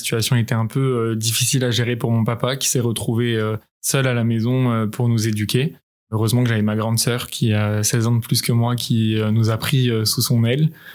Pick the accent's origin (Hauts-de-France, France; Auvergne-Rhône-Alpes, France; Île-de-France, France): Île-de-France, France; Paris; born there; Je suis né à Paris, j'ai grandi au sein d'une famille de confession juive, entouré de mes 3 grands frères et ma grande sœur.